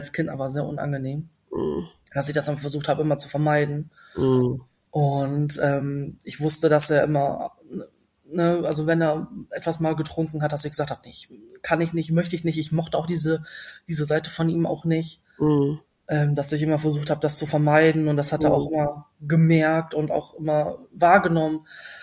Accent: Lower Saxony, Germany; Ich habe noch einen älteren Bruder, 4 Jahre älter, und wir sind in so einem kleinen Dörflein aufgewachsen im Emsland, also hohem Norden

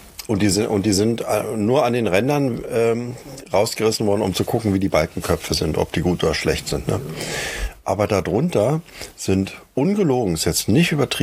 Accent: East Germany, Germany; Ich bin aus dem Osten. Wir hatten keine Raffaello.

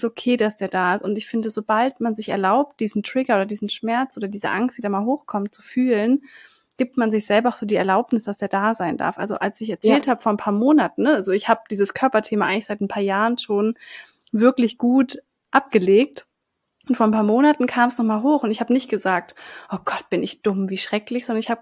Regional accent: Southern Germany, Germany; ich bin ja in Süddeutschland auf dem Dorf aufgewachsen

